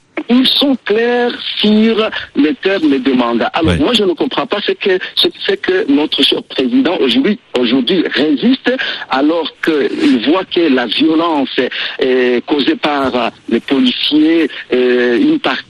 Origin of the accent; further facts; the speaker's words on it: Burundi; nous, en tant que Burundais